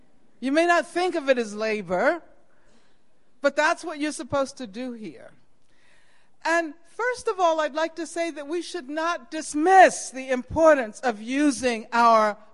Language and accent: English; Birmingham, Alabama, United States; I grew up in Birmingham, Alabama, at the height of Jim Crow segregation.